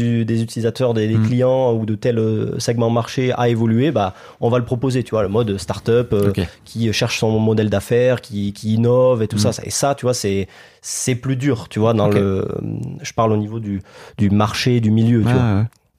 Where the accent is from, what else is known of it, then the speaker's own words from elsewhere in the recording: Alès, Occitanie, France; à Alès, ma ville natale.